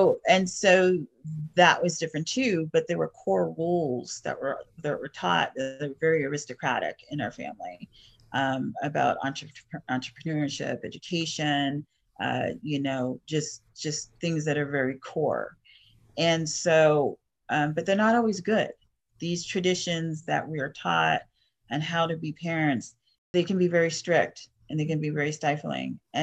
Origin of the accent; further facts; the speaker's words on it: Boston, Massachusetts, United States; born there; I was born in 71 in Boston, Massachusetts.